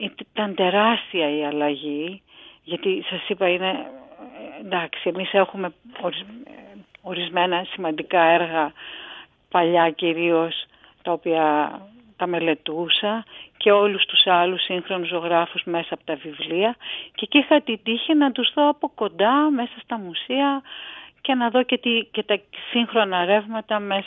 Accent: Greece; επειδή γεννήθηκα και μεγάλωσα στην Ελλάδα

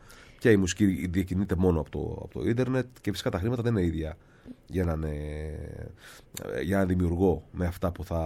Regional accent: Agioi Anargyroi, Attica, Greece; Ήταν στην Αθήνα, εμείς μεγάλωσα στους Αγίους των Αργύρους

